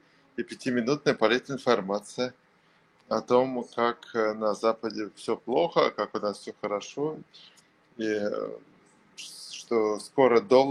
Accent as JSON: {"language": "Russian", "region": "Moscow", "country": "Russia", "tie": "born there", "said": "Я родился в Москве, на краю города, в 74-м."}